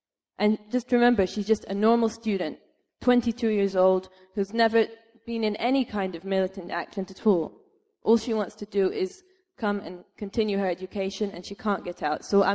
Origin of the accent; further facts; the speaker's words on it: Jerusalem, Palestine; now in London, United Kingdom; We're both Palestinians. She's from Gaza, and I'm from Jerusalem.